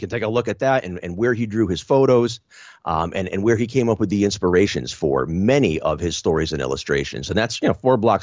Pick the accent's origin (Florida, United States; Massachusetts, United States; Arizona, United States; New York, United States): Massachusetts, United States; Springfield; Okay, so I'm from Springfield, you guys. … He was a mayor for two terms here in the late 70s. This is a city that we have deep roots in, and I believe in it.